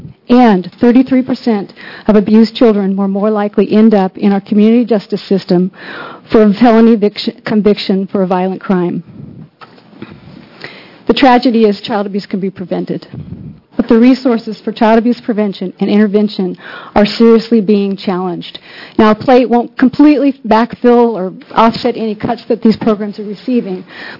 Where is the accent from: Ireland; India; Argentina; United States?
United States; Oregon; I come from Central Oregon, and I have a great appreciation for outdoor recreation.